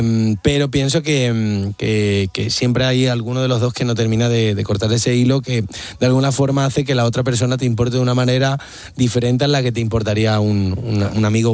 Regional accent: Seville, Andalusia, Spain; Y yo soy de Sevilla, en Sevilla flipas.

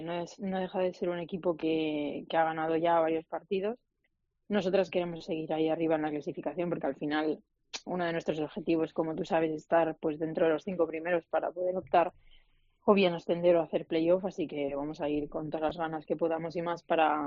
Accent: Barcelona, Catalonia, Spain; now in Pamplona, Spain; vengo de Barcelona y son muchos años ahí

